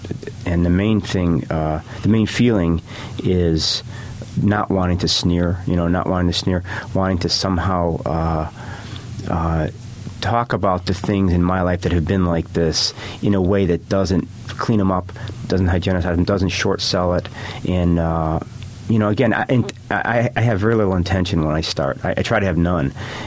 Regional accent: Chicago, Illinois, United States; Well, I was from Chicago, from the South Side, and I think early exposure to Hemingway and somehow the idea that a writer was cooler than a lot of other people.

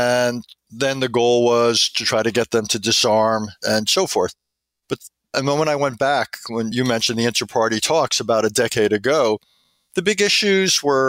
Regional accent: New York, United States; I grew up in New York, went to school at Oberlin, so not surprisingly, I came out of a very liberal background.

